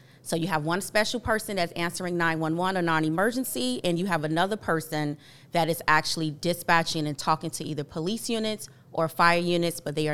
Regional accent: Miami, Florida, United States; I am from the 305. I am from Miami.

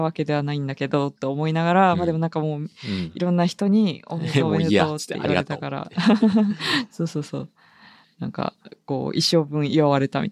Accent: Sasebo, Nagasaki, Japan; 私は佐世保生まれな、まあ佐世保生まれ佐世保育ちなんですけど

